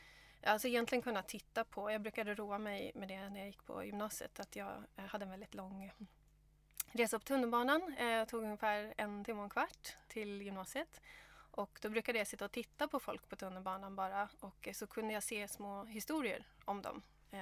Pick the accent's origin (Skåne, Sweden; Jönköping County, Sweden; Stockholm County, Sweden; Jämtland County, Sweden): Stockholm County, Sweden; Stockholm; moved away as an adult; also born or lived in Gothenburg; now in Australia; så jag är född i Göteborg och växte upp i Stockholm. Inte så van att prata svenska, för jag har bott i Australien i nästan 11 år. Flyttade dit när jag var 22.